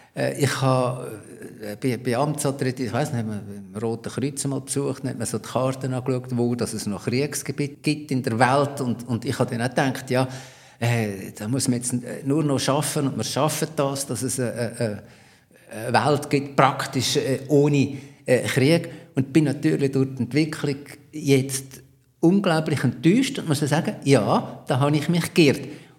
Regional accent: Switzerland; Aber ich bin ein Schweizer, der da zuschaut.

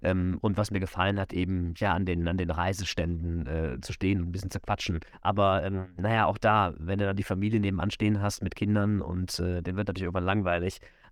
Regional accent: Neuss, North Rhine-Westphalia, Germany; born there; Also ich bin ja ein gebürtiger Neusser.

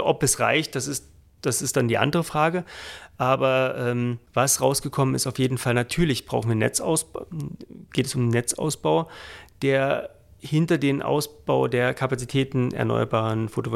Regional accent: Germany; Also jetzt, ob ich jetzt als Deutscher für Deutschland spreche oder in Österreich ist oder Europa allgemein

